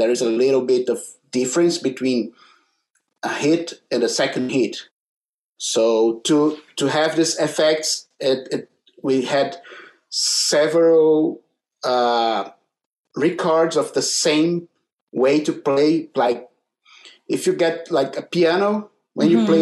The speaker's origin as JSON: {"language": "English", "region": "North Region", "country": "Brazil", "said": "I'm from Brazil as well, and I'm from the north of Brazil in the border of Amazon."}